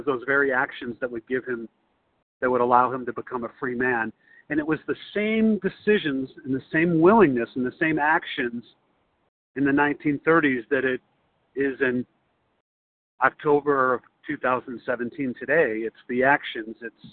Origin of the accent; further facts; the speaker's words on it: Chicago, Illinois, United States; I'm a recovered compulsive overeater, and I'm from Chicago.